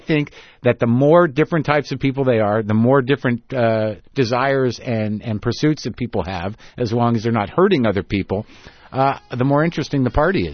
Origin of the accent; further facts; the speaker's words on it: New Mexico, United States; I grew up in New Mexico. I grew up around Latinos and Chicanos and whoever